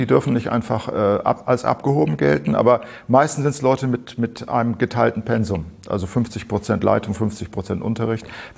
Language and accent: German; Thurgau, Switzerland